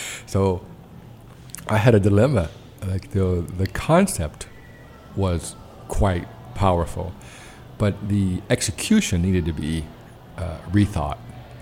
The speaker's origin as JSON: {"language": "English", "region": "the South", "country": "United States", "tie": "born or raised there", "said": "I was growing up in the Jim Crow South in the 1960s, black and queer"}